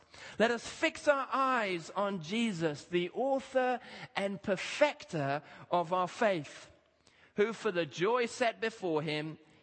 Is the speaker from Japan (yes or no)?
no; Kenya; I grew up in Kenya, as many here know.